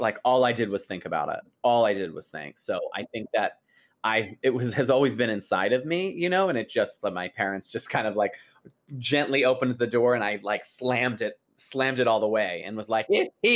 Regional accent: New York, United States; Long Island originally. And then I went to school in Buffalo and then I came here.

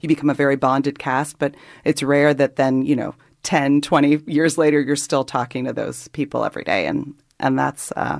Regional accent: St. Louis, Missouri, United States; born there; I was born in St. Louis, Missouri. And then I left there, went down to New Orleans, to Loyola, New Orleans

